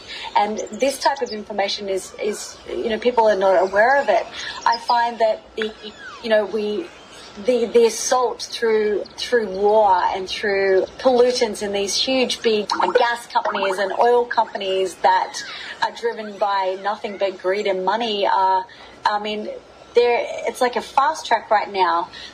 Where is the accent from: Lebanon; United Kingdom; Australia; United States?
Australia; even from as an Australian, I feel like Australians approach it as in, it'll be all right, mate.